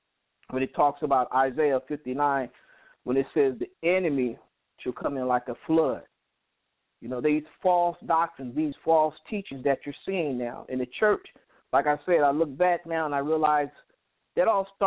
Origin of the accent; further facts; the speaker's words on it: United States; America, like even we live here, because I'm from America, can't speak for everybody else